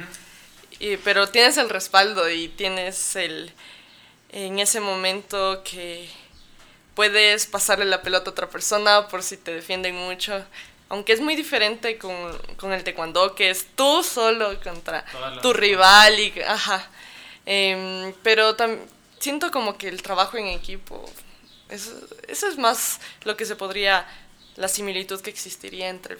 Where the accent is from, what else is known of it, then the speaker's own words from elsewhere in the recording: Ecuador; soy de Ecuador.